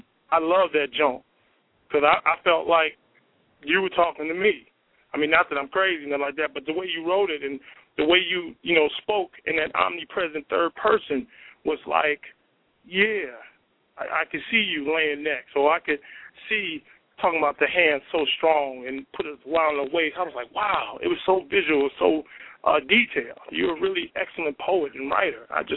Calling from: Chicago, Illinois, United States; I'm calling from Chicago, Illinois.

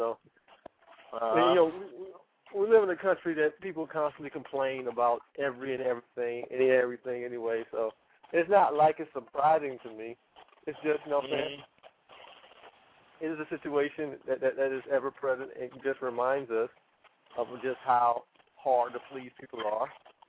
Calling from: Cleveland, Ohio, United States; I'm calling from Cleveland, Ohio.

